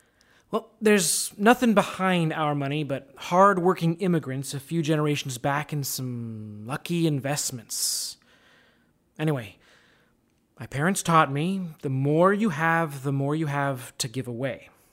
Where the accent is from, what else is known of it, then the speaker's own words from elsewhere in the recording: San Francisco, California, United States; Fourth generation. How could you tell?